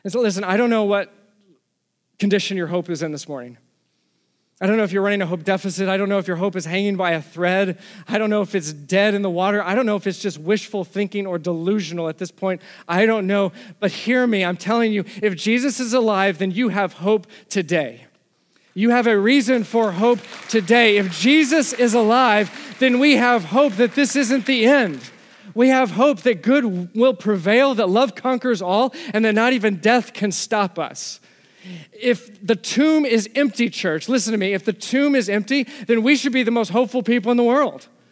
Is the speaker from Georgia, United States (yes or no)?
no; Texas, United States; now in New Jersey, United States; I get it. We're from Texas.